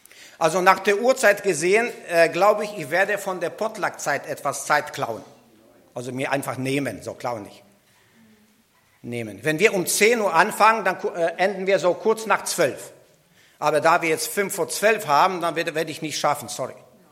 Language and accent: German; Wałbrzych, Lower Silesian Voivodeship, Poland; now in Germany; in Waldenburg, wo ich herkomme.